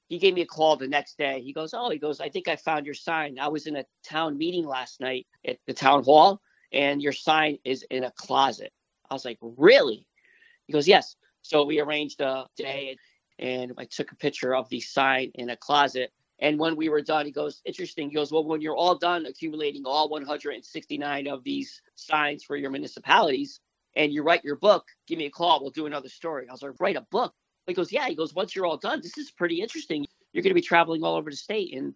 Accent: Bridgeport, Connecticut, United States; I grew up in Bridgeport. When we were young, we used to get on the parkway and head to New York.

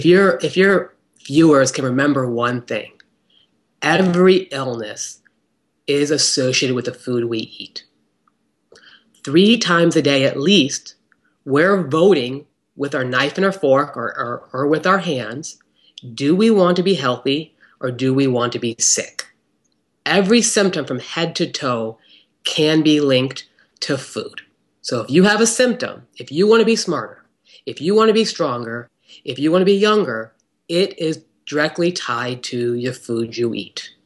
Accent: Akron, Ohio, United States; I'm from Akron, Ohio, small town America.

